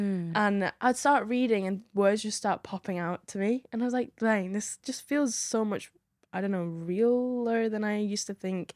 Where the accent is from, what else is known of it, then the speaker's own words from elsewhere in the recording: North West England, United Kingdom; moved away; also born or lived in Mongolia; So I was born in the Lake District. I'm a country girl.